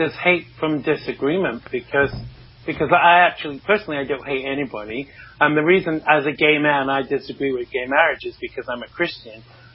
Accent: United States; I'm an American. I will celebrate what I want

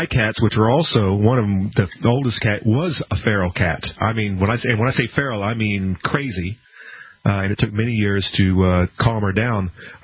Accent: Florida, United States; I wonder if we're going to get any of these things, because growing up in Florida, it was a regular mainstay.

